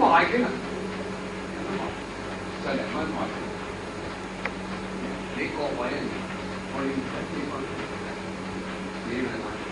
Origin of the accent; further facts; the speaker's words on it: Guangdong, China; 我們是廣東人